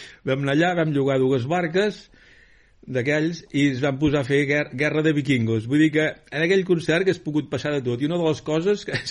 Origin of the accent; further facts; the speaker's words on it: Sant Pol de Mar, Catalonia, Spain; els quatre amics, que érem els, i encara ho som, els quatre de Sant Pol